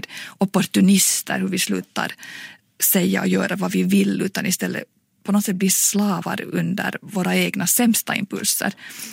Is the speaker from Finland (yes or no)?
yes; Finland; jag är alltså finlandssvensk litteraturvetare